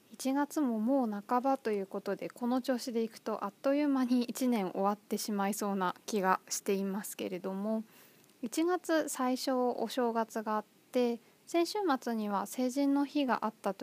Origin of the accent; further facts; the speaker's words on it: Kanto, Japan; also born or lived in Fukushima; 私自身は生まれも育ちも関東で、関東近県いくつか転々としているんですけれども、このラジオでも話した通り、その親戚が多く住んでいる土地というか、もともとのルーツは福島県なんですね。